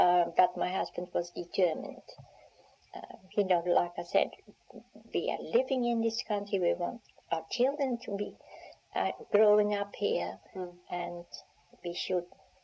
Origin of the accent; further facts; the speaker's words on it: Netherlands; English is a second language; I've been back to Holland, mm-hmm. yeah, to see my parents and all that.